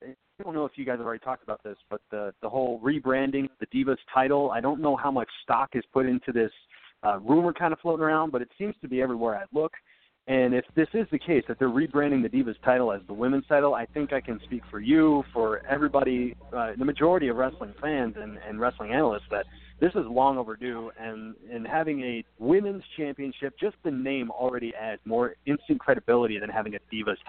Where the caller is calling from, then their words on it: Albany, New York, United States; from Albany, New York.